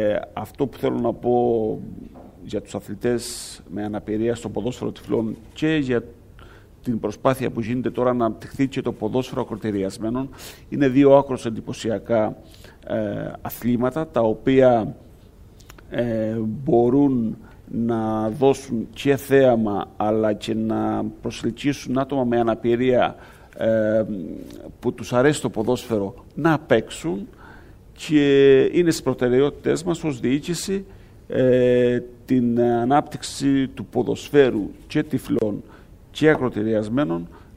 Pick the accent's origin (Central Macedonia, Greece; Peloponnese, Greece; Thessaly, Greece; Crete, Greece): Crete, Greece; Heraklion; Η αλήθεια είναι ότι μεγάλωσα στο Εράκλειο της Κρήτης